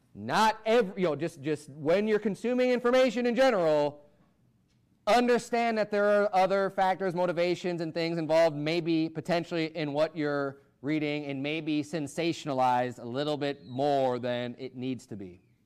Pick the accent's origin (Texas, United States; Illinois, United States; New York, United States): Illinois, United States; Chicago; And there is a difference between, like, me growing up in Chicago.